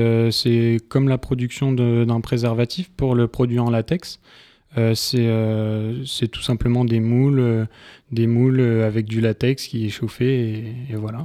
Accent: Amiens, Hauts-de-France, France; Alors, parce que je suis amiénois de pure souche. Je suis né à Amiens

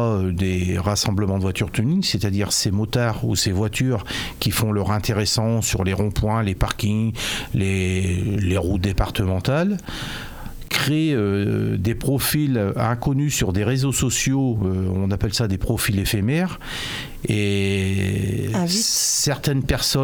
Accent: Péronne, Hauts-de-France, France; parce que nous sommes de Péronne

